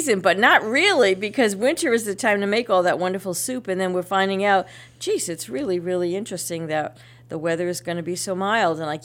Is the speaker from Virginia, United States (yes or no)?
no; West Warwick, Rhode Island, United States; I'm from West Warwick originally, and they also have their parades, too, but there was no mention, actually, as to when and where.